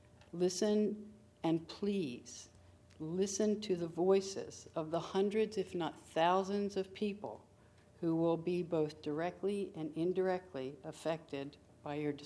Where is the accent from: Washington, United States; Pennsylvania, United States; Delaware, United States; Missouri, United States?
Delaware, United States; Rehoboth Beach; I grew up in Rehoboth Beach, like Councilman Cole. My family left our beach house in 1986.